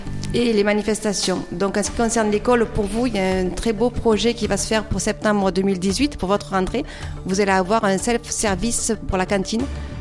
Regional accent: Aubignan, Provence-Alpes-Côte d'Azur, France; parce que je suis d'Aubignan, que je connais bien mon village

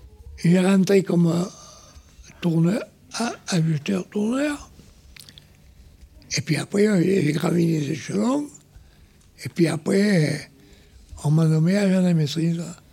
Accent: Sorgues, Provence-Alpes-Côte d'Azur, France; Non, je suis de Sorgue dans la Vaucluse.

